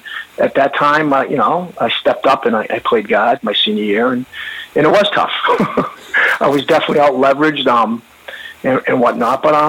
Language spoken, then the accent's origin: English; Revere, Massachusetts, United States; I grew up in Revere, went to Revere High School